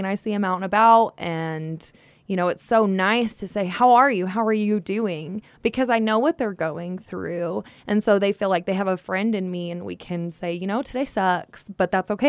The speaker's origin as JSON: {"language": "English", "town": "Carbon County", "country": "United States", "tie": "born or raised there", "said": "I was raised in Carbon County."}